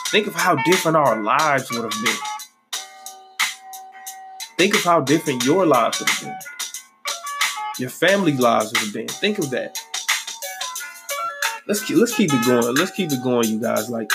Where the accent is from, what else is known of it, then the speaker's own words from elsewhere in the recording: Milwaukee, Wisconsin, United States; It shaped my life when I was growing up in Milwaukee on 10th and Ring, on 10th and Burlock.